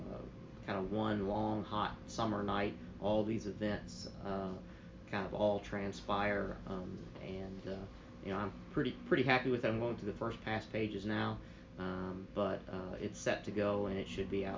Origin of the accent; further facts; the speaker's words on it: Kentucky, United States; I'm from Kentucky, and I'd always wanted to write a book set in Kentucky.